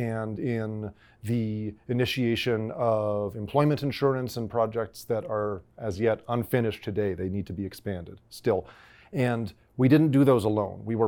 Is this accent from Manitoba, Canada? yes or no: yes; Winnipeg, Manitoba, Canada; I grew up in Winnipeg around spaces that are sadly no longer with us of great importance